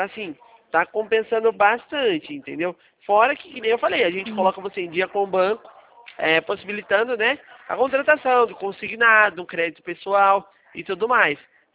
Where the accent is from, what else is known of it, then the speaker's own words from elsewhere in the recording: Araras, São Paulo, Brazil; como eu sou aqui de Araras também